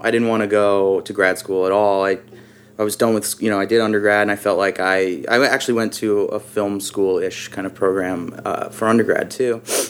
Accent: New York, United States; moved away as an adult; now in California, United States; I lived in California. What happened was, my story is like, I'm from New York. After I graduated undergrad in 2006, I moved out here just for whatever

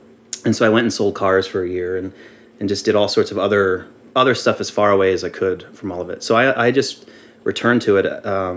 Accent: Ireland; So I went out and as like an Irish guy, I was like, oh, I better put on some suntan lotion because I'm going to be out in the heat.

